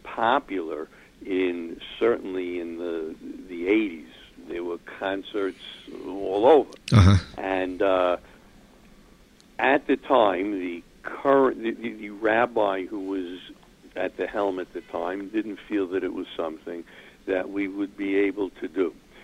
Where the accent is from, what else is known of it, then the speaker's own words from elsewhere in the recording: Brooklyn, New York, United States; Actually, I've loved Chazanis since I was a little kid growing up in Brooklyn.